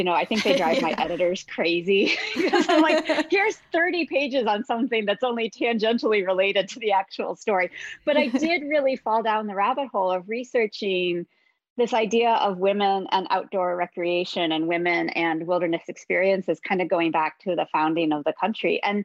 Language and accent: English; Midwest, United States; You know, I grew up in the Midwest and my, you know, my people are pioneer people.